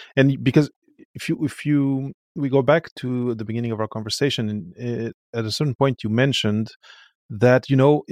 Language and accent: English; Portugal; I come from Portugal.